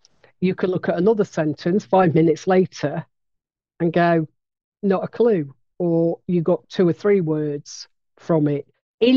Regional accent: Nottingham, East Midlands, United Kingdom; accent: broad Nottingham; you probably listen to my accent, which does have a hint of broad Nottingham.

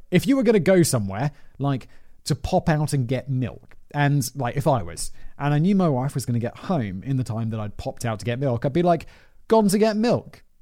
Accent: United Kingdom; As a British person, you can't.

